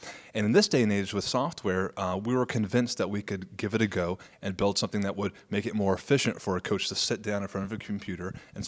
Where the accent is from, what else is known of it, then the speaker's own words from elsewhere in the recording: Tennessee, United States; let me welcome you here as a born and raised Tennessean. I'm back in my home state, and I'm excited about